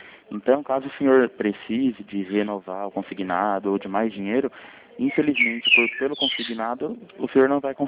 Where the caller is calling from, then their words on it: São Paulo, Brazil; Nós somos da Central e eu falo de São Paulo, capital.